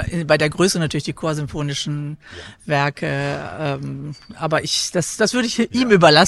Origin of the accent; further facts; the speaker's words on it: Münster, North Rhine-Westphalia, Germany; now in Berlin, Germany; bin aufgewachsen in Münster, deswegen auch hier im NRW-Projekt, aber lebe inzwischen in Berlin.